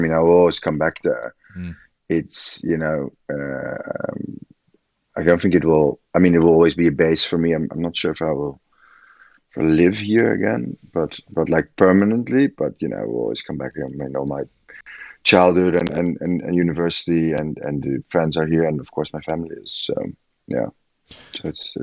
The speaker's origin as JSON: {"language": "English", "town": "Amsterdam", "region": "North Holland", "country": "Netherlands", "tie": "born or raised there", "said": "I'm there currently. I mean, it's a great place to grow up because you live in a city, but it feels like a village"}